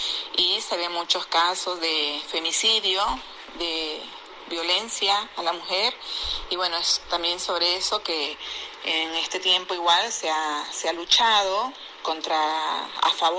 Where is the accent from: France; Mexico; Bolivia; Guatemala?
Bolivia; La Paz; born there; Si bien yo nací en La Paz, en un lugar donde hace mucho frío, a una altura de 3.600 metros sobre el nivel del mar, entonces, y de pronto que mis padres, mi mamá, que mi mamá es oriental, es del Beni, una zona amazónica, tierra plana